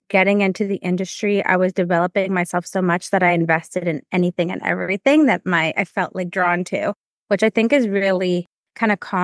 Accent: Toronto, Ontario, Canada; So I'm from Toronto, Canada.

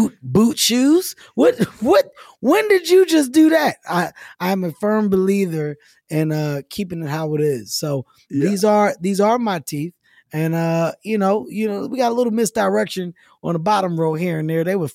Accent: Philadelphia, Pennsylvania, United States; And I got to experience it with my hometown friends from Philadelphia.

